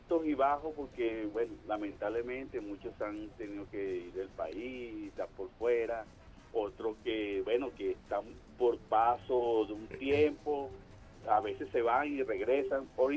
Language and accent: Spanish; Caracas, Capital District, Venezuela; Y mi ciudad de Caracas, bueno, que siempre la tengo en mi corazón porque yo soy caraqueño.